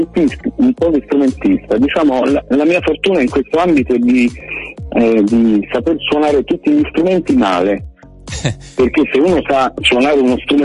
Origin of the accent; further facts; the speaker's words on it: Rome, Lazio, Italy; Io sì, sono di Roma, nato a Roma, cresciuto a Roma